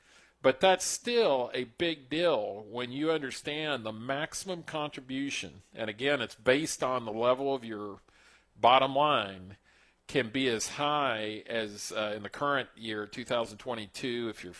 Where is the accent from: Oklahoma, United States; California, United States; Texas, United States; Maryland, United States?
California, United States; Pasadena; You know, I am from Pasadena, right?